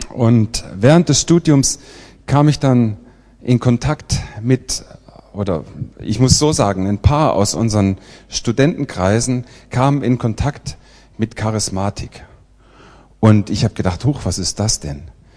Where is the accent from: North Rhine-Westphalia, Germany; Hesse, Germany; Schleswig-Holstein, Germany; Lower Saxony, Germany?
Hesse, Germany; born there; now in Tübingen, Germany; Ich wohne da zwar, aber ich bin geboren in der Nähe von Kassel. Und mich hat es dann verschlagen nach Tübingen, da habe ich studiert und da habe ich dann meine Frau kennengelernt und bin da hängen geblieben. Bin jetzt schon seit 25 Jahren im Schwabenland